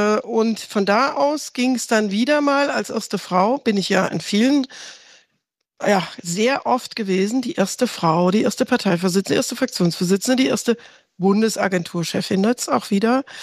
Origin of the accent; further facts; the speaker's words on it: Rhineland-Palatinate, Germany; Ich komme aus Rheinland-Pfalz